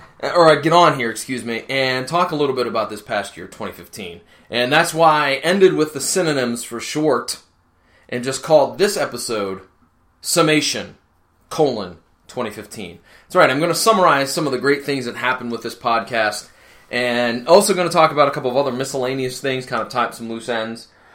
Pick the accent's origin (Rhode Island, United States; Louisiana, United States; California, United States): Rhode Island, United States; I'm going to throw up a very short episode emanating from my home state of Rhode Island.